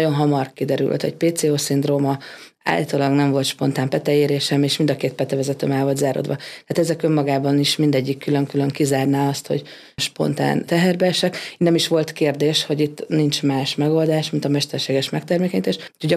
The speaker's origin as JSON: {"language": "Hungarian", "town": "Paks", "region": "Tolna", "country": "Hungary", "lives_now": "Kiskunhalas, Hungary", "said": "Én 98-ban költöztem ide Kiskunhalasra. Paksi vagyok, az anyukám volt kiskunhalasi, ő elkerült, én visszajöttem."}